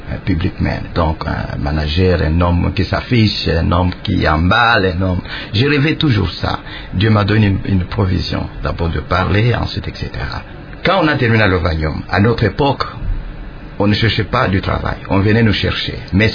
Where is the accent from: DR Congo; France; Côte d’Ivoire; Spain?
DR Congo; Lubumbashi, Haut-Katanga; born there; also born or lived in Kasai; Je suis né à Lubumbashi le 12 février 1950.